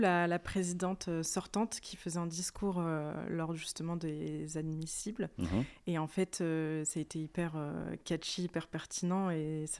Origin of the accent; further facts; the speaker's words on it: Reims, Grand Est, France; Du coup, moi, je suis originaire de Reims, donc c'est là où j'ai commencé mes études.